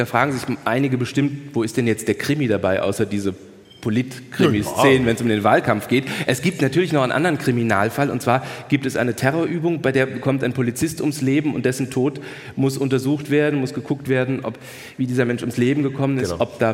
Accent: Rhineland-Palatinate, Germany; ich komme aus der Pfalz. Bei uns ist das noch viel schlimmer. So wie wir sprechen, möchte keiner sprechen.

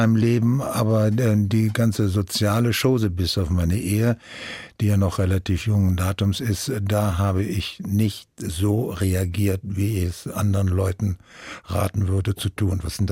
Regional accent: Dorbach, Baden-Württemberg, Germany; Ich bin auf dem Land groß geworden. Also eigentlich bin ich ein Landkind. Ich bin in Dorbach, in einem Seitental von Dorbach, in der Nähe von Offenburg groß geworden.

